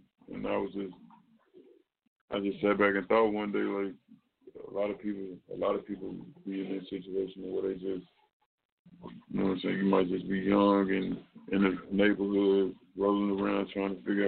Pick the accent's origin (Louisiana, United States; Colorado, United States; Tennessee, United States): Tennessee, United States; Memphis; Just growing up in Memphis, man, you know what I'm saying?